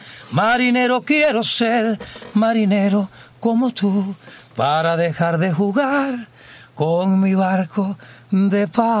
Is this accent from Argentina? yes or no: no; Cuba; Tú sabes que yo soy muy cubano.